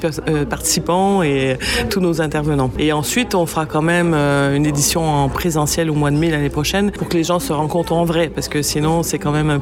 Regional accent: Quebec, Canada; accent: Quebec; on est quand même issu des Français. Hein. Faut que je reprenne mon accent québécois

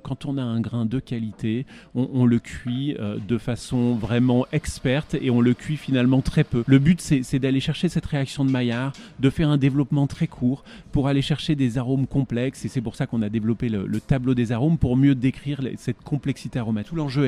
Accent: Lyon, Auvergne-Rhône-Alpes, France; moved away as an adult; also born or lived in abroad; j'ai quitté Lyon à mes 18 ans, mes 18 premières années ont été lyonnaises, ensuite je suis parti à l'étranger pendant un peu plus de 20 ans

